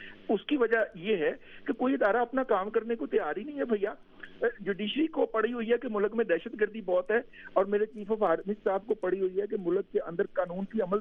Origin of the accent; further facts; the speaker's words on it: Lahore, Punjab, Pakistan; میرا شہر لاہور ایک کونے میں ہے اور کوئٹہ دوسرے کونے میں ہے پاکستان کے.